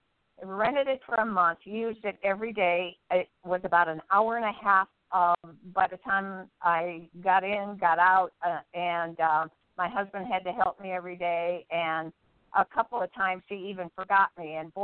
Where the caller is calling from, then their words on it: California, United States; from beautiful Central Coast, Central California, Casa Robles, to be exact.